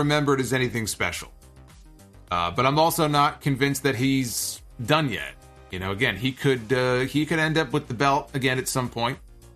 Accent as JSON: {"language": "English", "town": "Seattle", "region": "Washington", "country": "United States", "said": "I am from the Seattle area, hoping to attend an AEW show this year."}